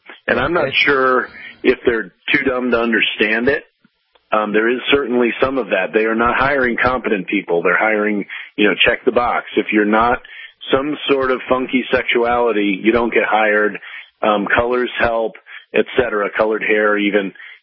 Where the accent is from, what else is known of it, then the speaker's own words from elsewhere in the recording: Virginia, United States; in my home state of Virginia